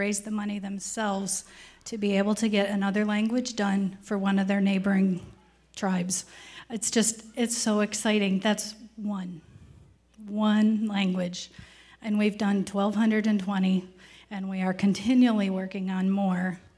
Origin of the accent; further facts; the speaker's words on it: Bentley Creek, Pennsylvania, United States; I'm actually from Bentley Creek, just over the hill.